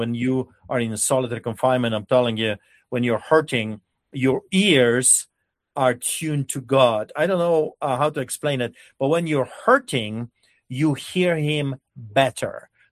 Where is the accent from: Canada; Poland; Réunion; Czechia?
Poland; growing up in Poland, listening from grandparents